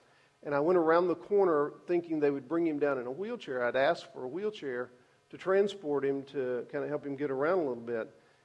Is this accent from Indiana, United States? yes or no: no; Mineola, Texas, United States; When I was a kid, I was growing up in Mineola, Texas, and we had a big First Baptist church